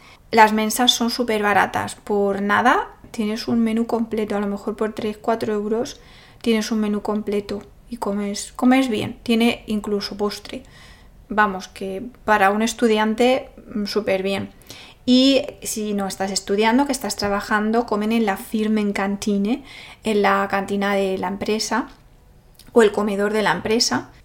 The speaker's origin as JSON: {"language": "Spanish", "country": "Spain", "lives_now": "Germany", "said": "estamos acostumbrados como españoles a comer un tipo de platos que tienen unos ingredientes que provienen de aquí, de nuestra zona"}